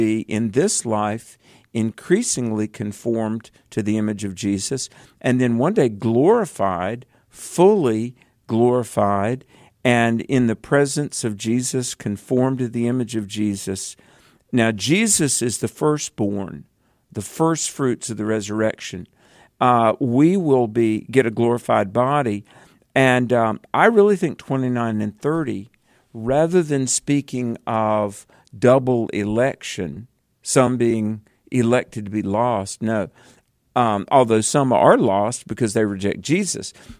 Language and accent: English; the South, United States; accent: southern; you guys surely do have southern accents. And I said, well, that is true. We're from the South.